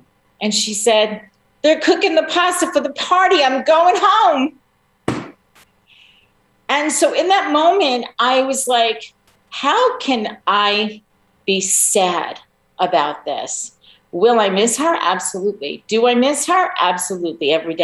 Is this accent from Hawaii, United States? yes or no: no; Long Island, New York, United States; now in Pennsylvania, United States; And so I live in Pennsylvania. She lived on Long Island. I grew up on Long Island, and I was about 3 hours away.